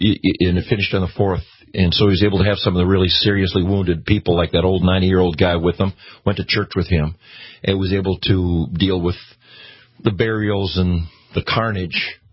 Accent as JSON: {"language": "English", "region": "Minnesota", "country": "United States", "tie": "born or raised there", "said": "And I'm a Minnesotan born and bred. It breaks my heart."}